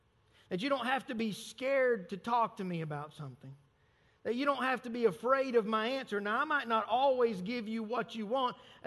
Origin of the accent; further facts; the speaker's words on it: Deep South, United States; I'm old school. I was raised in the Deep South.